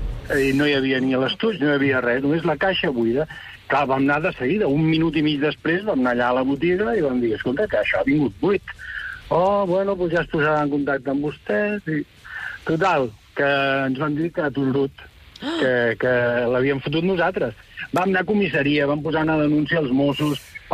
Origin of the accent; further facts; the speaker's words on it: Sant Adrià de Besòs, Catalonia, Spain; now in Parets del Vallès, Spain; Jo sóc de Sant Adrià.